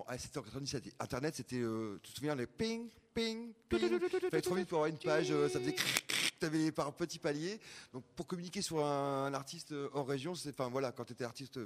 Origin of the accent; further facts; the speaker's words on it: Douai, Hauts-de-France, France; je venais de Douai, tu vois, enfin, Douai à Arras-Cambrai, le triangle des Bermudas, quoi, et des Beaubricards.